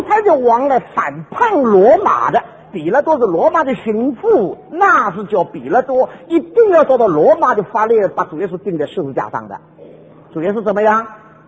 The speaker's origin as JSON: {"language": "Chinese", "country": "China", "said": "在我们中国人中间"}